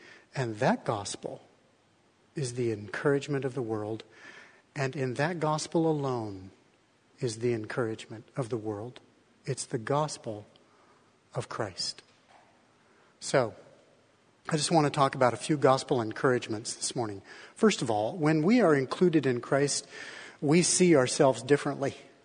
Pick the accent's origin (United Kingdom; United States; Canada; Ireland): United States; Colorado; I did a lot of free climbing with my father and my sister when I was growing up in Colorado.